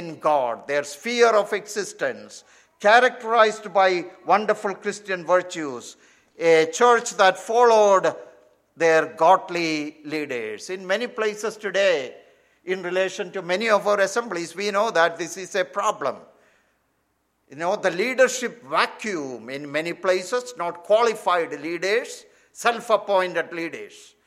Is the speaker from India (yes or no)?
yes; Kerala, India; I was thinking about my own early days growing up in Kerala